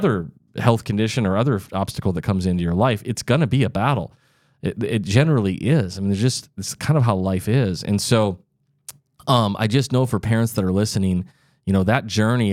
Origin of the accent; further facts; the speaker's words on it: Midwest, United States; I'm from the Midwest.